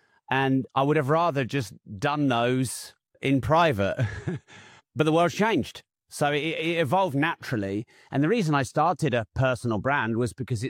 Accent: Peterborough, East of England, United Kingdom; Peterborough is my hometown, so obviously it's even more.

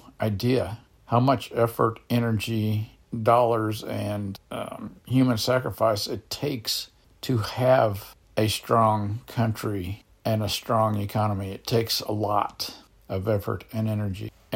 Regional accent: United States; I'm an American. I'm not ashamed of it. I love it. I am thankful for it.

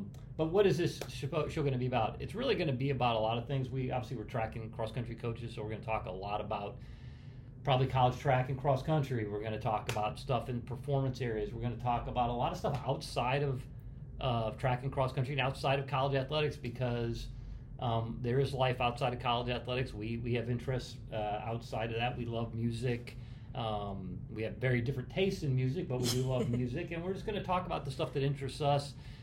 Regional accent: Illinois, United States; I am from the Chicago suburbs, which I don't let people forget often.

